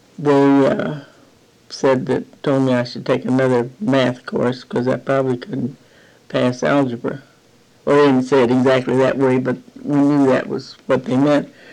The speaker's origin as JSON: {"language": "English", "town": "Champaign", "region": "Illinois", "country": "United States", "tie": "born there", "said": "I was born here in Champaign, November 24th, 1913."}